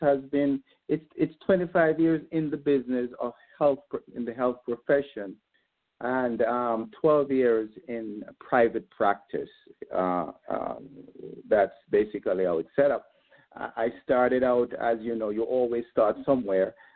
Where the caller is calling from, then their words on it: Poughkeepsie, New York, United States; I'm coming from Hudson Valley, Poughkeepsie, a little place called Poughkeepsie, New York, in the Hudson Valley. That's where I am.